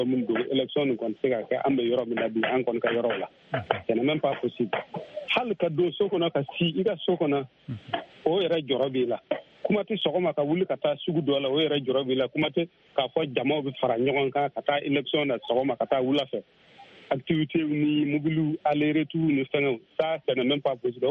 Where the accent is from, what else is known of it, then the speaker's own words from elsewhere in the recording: Mali; on est des Maliens musulmans, on est des Balibans